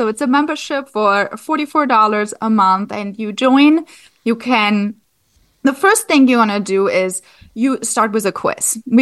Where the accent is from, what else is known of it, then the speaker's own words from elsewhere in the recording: Germany; now in United States; I'm actually from Germany. I do live in South Florida now